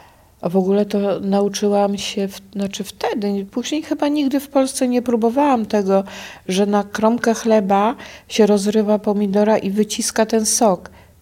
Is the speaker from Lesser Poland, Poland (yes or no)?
no; Świętokrzyskie Voivodeship, Poland; ty jesteś Polka? Ja mówię, że tak, Polka. Ale jak to się stało, że ty tu jesteś na tym polu? No a skąd jesteś, a co? Jak jej powiedziałam, że z Ortanowy, to ona po prostu uklękła przede mną i a z Polski, a co? Ja mówię, że no świętokrzyskie.